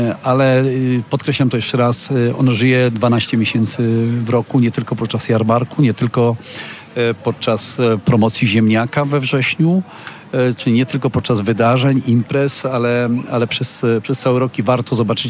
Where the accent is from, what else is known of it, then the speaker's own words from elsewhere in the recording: Pomeranian Voivodeship, Poland; Więc z moich rodzinnych stron, z Nordy, z kaszubskiej Nordy.